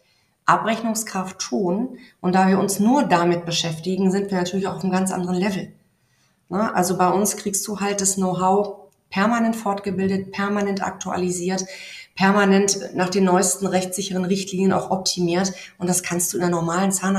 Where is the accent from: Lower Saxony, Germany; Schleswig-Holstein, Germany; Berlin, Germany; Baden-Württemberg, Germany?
Lower Saxony, Germany; Ich komme aus der Region Hannover, bin da auch sehr verwurzelt mittlerweile.